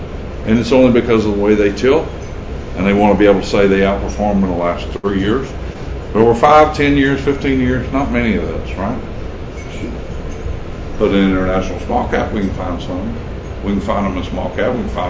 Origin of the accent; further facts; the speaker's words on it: Texas, United States; You can tell I'm from West Texas.